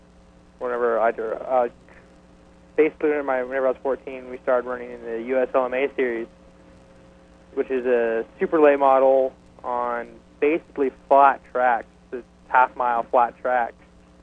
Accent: Aztec, New Mexico, United States; I'm from Aztec, New Mexico.

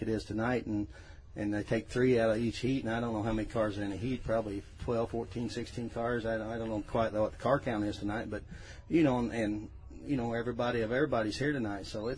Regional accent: Martinsville, Indiana, United States; Martinsville, Indiana.

